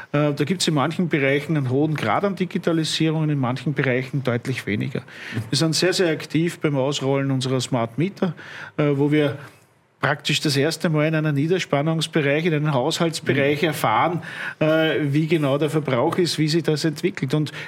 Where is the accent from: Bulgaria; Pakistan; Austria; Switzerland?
Austria; Und als Österreicher ist ganz klar, wir sind gegen Nuklear